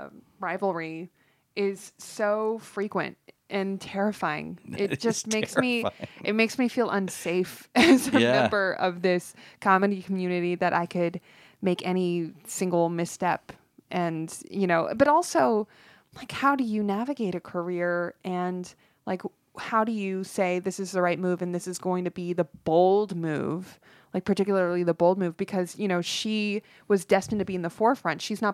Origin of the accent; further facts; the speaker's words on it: North Hollywood, California, United States; I grew up in North Hollywood.